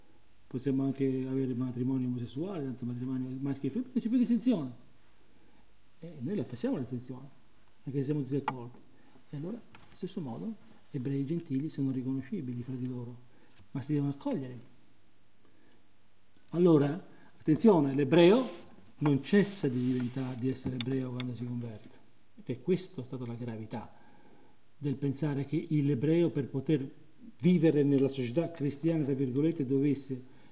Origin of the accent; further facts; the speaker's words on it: Rome, Lazio, Italy; io sono romano, c'ho una mia certa cultura